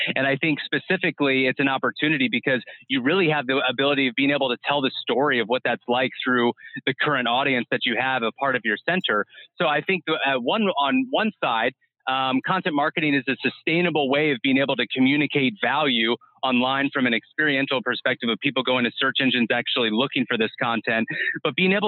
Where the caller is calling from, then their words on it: Modesto, California, United States; Yeah, so I'm dialing in from Modesto, California.